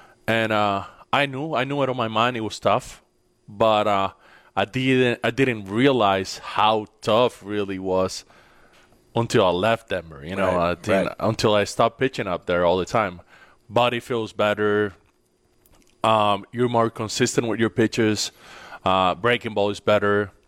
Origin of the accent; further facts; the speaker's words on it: Dominican Republic; We're from the Dominican Republic. My wife is also from the Dominican Republic.